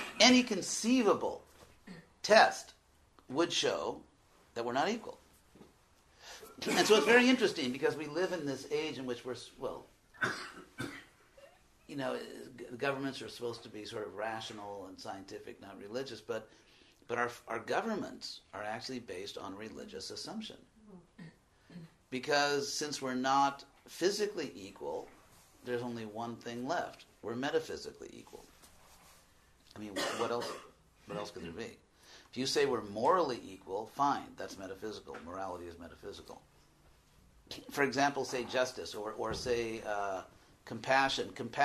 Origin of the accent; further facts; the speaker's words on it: United States; I mean, I'm from America, where we have the honor and the pleasure of living in a plutocracy